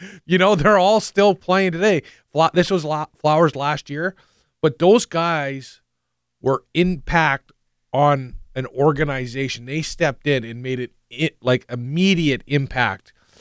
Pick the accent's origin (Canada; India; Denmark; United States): Canada; we're both from Canada